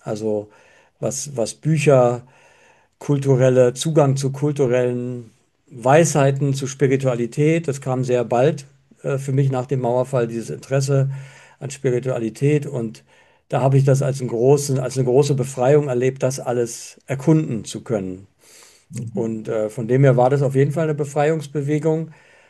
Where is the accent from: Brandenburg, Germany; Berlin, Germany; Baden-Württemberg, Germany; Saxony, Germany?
Brandenburg, Germany; Schwedt; In Schwedt.